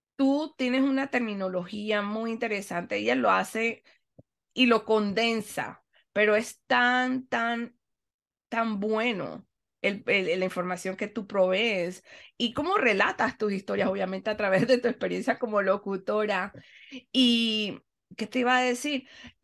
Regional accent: Panama City, Panamá, Panama; born there; obviamente nací en la capital, en Panamá

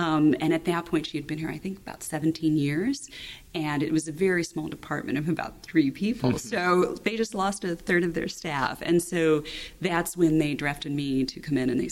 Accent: Chicago, Illinois, United States; When I was an undergraduate, I grew up in Chicago.

